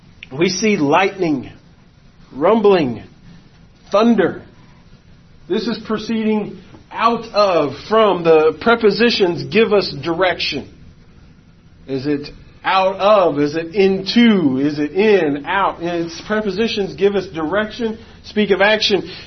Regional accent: Florida, United States; But you know, growing up in Florida, thunderstorms happened every day.

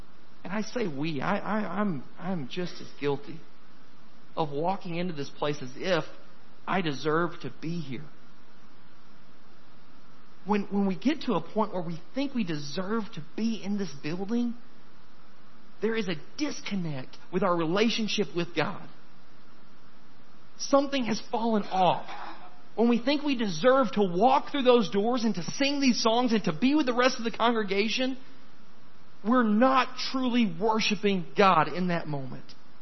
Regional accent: Texarkana, United States; I grew up in Texarkana. It's about 2.5 hours east of here if you've never been through there. Alright, it's a bi-state city.

